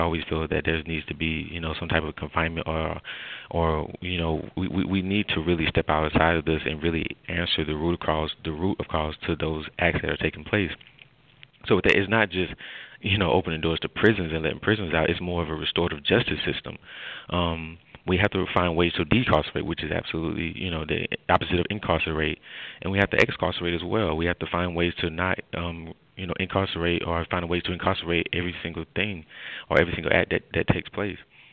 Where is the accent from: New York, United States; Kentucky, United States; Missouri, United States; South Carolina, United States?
South Carolina, United States; Clemson; it comes from my hometown and what I saw going on in my environment, going on in my neighborhoods, where in the area of Clemson, where it's growing so fast